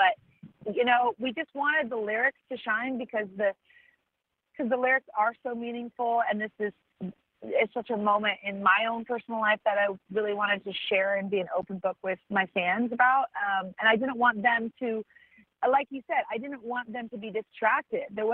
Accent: Santa Barbara, California, United States; my dad, you know, goes up to the mountains in my hometown of Santa Barbara and just prays for an hour every morning.

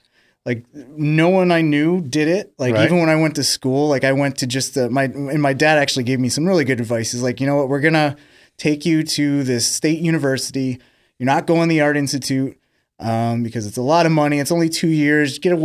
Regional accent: Pittsburgh, Pennsylvania, United States; also born or lived in Manhattan / New Jersey; So that I grew up in Pittsburgh

